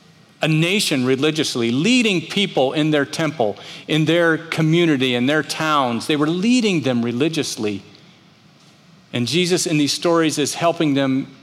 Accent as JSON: {"language": "English", "town": "Miami", "region": "Florida", "country": "United States", "tie": "born or raised there", "said": "I grew up in Miami, and there was a canal at the end of my street."}